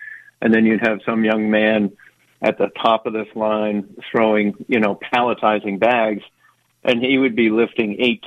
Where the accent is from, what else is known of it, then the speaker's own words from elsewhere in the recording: Maine, United States; and I'm in love with the story, but I grew up in Maine.